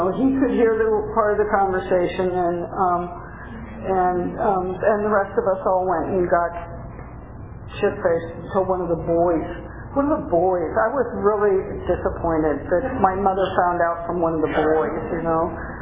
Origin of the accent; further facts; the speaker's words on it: San Mateo, California, United States; born there; I was born in San Mateo, California, which is over a little south of San Francisco